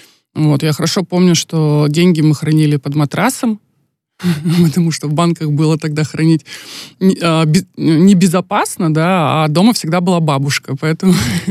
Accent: Chelyabinsk, Chelyabinsk Oblast, Russia; now in Yekaterinburg, Russia; я переехала из Челябинска в Екатеринбург, в знаменитую Ралочку

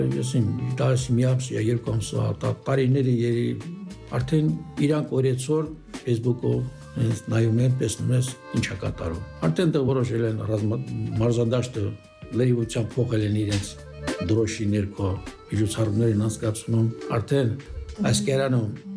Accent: Martuni, Nagorno-Karabakh, Azerbaijan; քանի որ ես մարտունեցի եմ, մարտունեցի ոգին անկոնտրոլ է միշտ եղել

